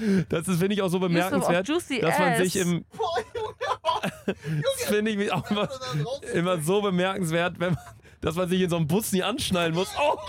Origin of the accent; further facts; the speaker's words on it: Cologne, North Rhine-Westphalia, Germany; wir kommen aus Köln, wir reden viel über Köln.